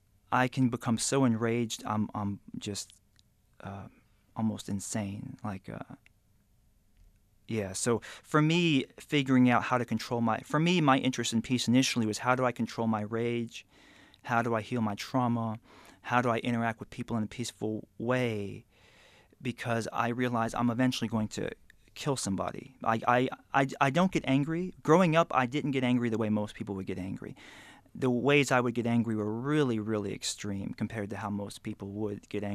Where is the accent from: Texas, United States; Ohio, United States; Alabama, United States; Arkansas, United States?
Alabama, United States; because my mother's Korean, my father's half white and half black, and I grew up in Alabama.